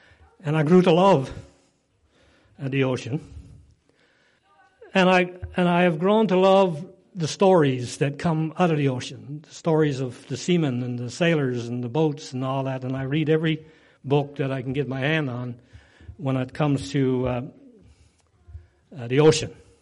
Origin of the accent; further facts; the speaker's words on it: Bonavista North, Newfoundland and Labrador, Canada; In my case, growing up in Bonavista North on the Cape, I guess the same would go if you're a fisherman.